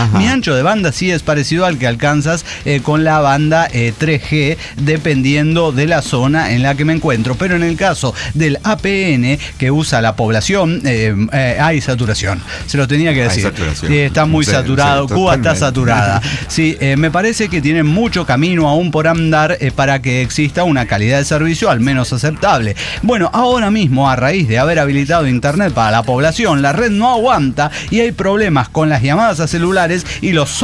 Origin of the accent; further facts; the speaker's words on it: Matamoros, Tamaulipas, Mexico; Yo soy de Matamoros, Tamaulipas.